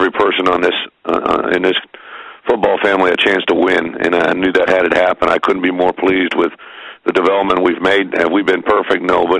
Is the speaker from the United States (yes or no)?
yes; Illinois, United States; also born or lived in Iowa; now in Wisconsin, United States; I'm from Illinois and played at Iowa and live in Wisconsin, so I've kind of been in the Midwest